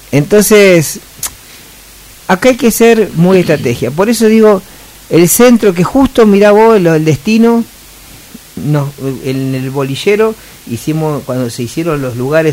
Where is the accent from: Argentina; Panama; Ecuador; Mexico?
Argentina; porque somos argentinos y porque no somos ni Chile ni China ni Estados Unidos ni Venezuela ni Cuba, somos Argentina